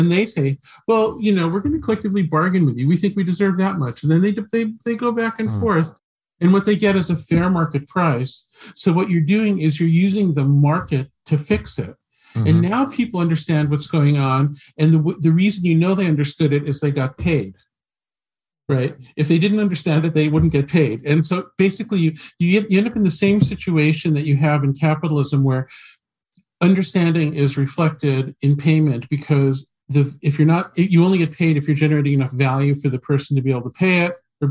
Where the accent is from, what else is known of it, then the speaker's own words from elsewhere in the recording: United States; Well, as an American, I always look at, like, what is this royal family?